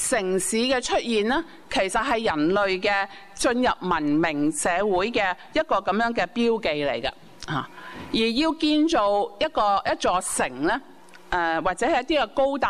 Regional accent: China; 即好像我们中国人作诗这样，我们讲求押韵这样。

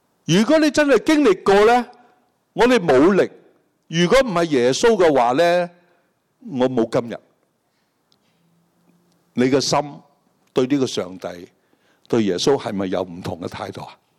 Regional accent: China; 我系中国人，我信关二哥嗰啲几叻啊

